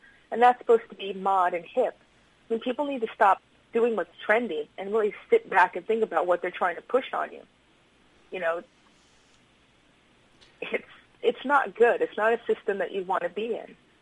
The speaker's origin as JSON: {"language": "English", "region": "New York", "country": "United States", "said": "I'm a New Yorker. I would not sit here for that."}